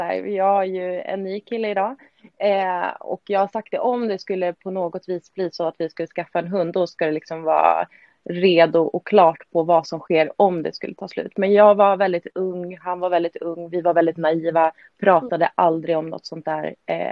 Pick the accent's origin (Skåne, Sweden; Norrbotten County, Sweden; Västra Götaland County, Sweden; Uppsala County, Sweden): Uppsala County, Sweden; Östhammar; Jag kommer ifrån Östhammar, en jätteliten stad.